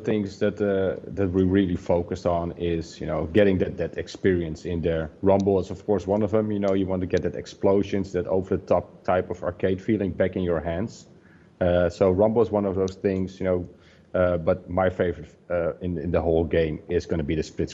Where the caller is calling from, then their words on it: Netherlands; I'm calling from Holland. One of our offices is located in Assen. It's the top of Holland.